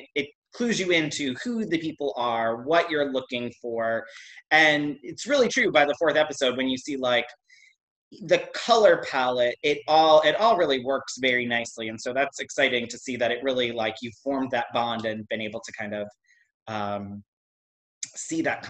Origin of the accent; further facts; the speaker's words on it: New York City, New York, United States; I follow Bob a little bit more because I'm a New Yorker and I've seen Bob out and about.